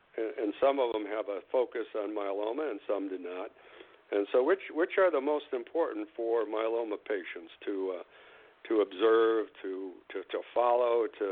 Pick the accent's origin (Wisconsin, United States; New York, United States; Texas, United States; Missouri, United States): Wisconsin, United States; I grew up in Wisconsin. I'm in Wisconsin right now, so obviously I was a close neighbor originally.